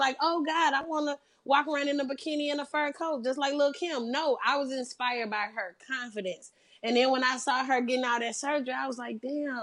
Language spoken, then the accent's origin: English; Mississippi, United States; me growing up in Mississippi, growing up with very classy women who quote-unquote stayed in their place type of women.